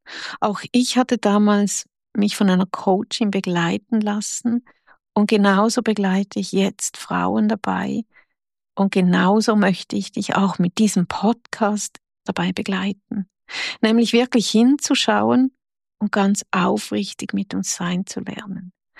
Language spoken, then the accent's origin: German; Switzerland; ich bin Schweizerin oder man hört es, ich bin Schweizerin.